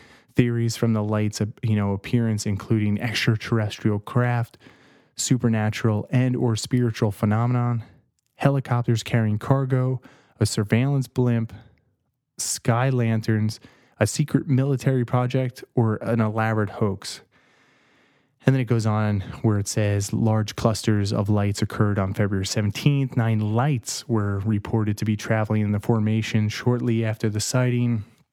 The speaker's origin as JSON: {"language": "English", "region": "New Jersey", "country": "United States", "tie": "born or raised there", "said": "And this one comes from my home state of New Jersey."}